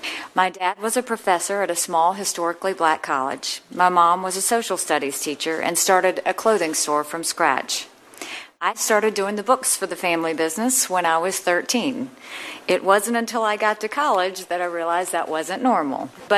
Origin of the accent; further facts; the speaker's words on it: Bamberg, South Carolina, United States; born there; I was born in Bamberg, South Carolina, the daughter of immigrant parents from Punjab, India.